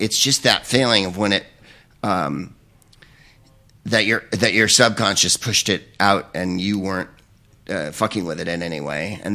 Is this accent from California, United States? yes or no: yes; San Francisco, California, United States; which made me laugh because I'm from San Francisco